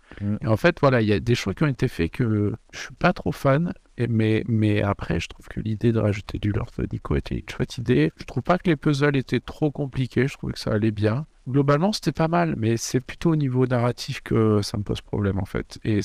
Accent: France; parce qu'en tant que Français, tu écoutes ça

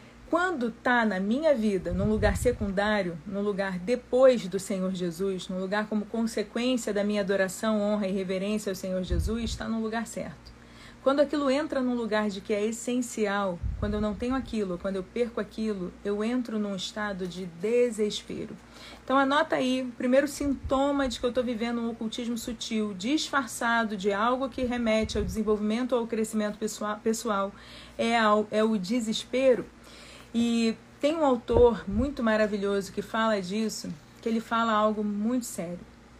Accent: Brazil; que todos nós temos raízes de idolatria, como brasileiros.

